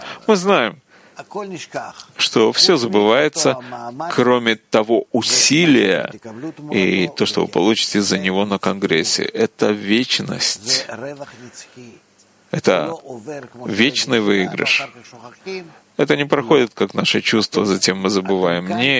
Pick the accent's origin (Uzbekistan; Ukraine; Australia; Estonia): Australia; И я из Австралии, и Маркус из Австралии.